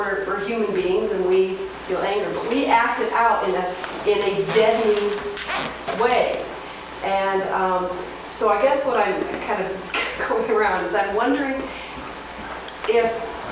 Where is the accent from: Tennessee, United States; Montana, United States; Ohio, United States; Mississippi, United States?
Montana, United States; I'm from Montana